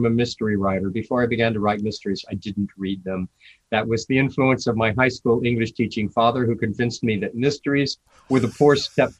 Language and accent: English; Hood River, Oregon, United States; Those were the years I spent in Hood River, Oregon.